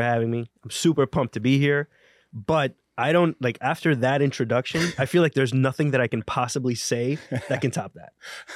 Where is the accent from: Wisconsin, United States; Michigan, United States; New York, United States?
New York, United States; New York City; so I guess growing up in the Bronx, it was me, my mom, and my brother. My parents divorced when I was young.